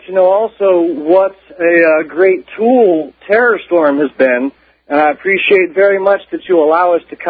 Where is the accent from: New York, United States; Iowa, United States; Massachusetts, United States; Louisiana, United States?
Louisiana, United States; New Orleans; I'm from New Orleans here.